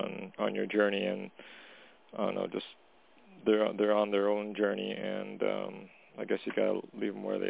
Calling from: Canada; I'm calling from Canada.

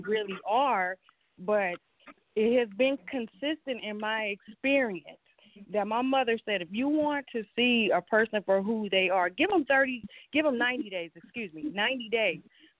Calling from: Atlanta, Georgia, United States; Hello, I'm calling from Atlanta, Georgia.

